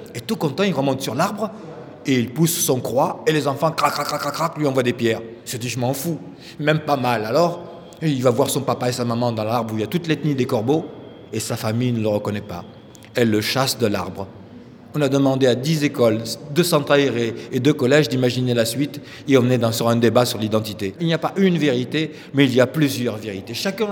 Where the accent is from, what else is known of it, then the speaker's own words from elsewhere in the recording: Marseille, Provence-Alpes-Côte d'Azur, France; je suis né à Marseille, j'ai tout le temps vécu à Marseille. J'ai 53 ans, je suis né en 55.